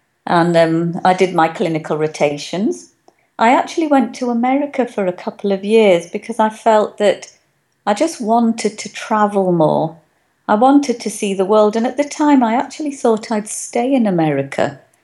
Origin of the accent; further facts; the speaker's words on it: Wales, United Kingdom; They know that I'm an Indian, although I think I'm obviously Welsh because I grew up there. I'm the internationally negotiated correct height, which is 5'2¾".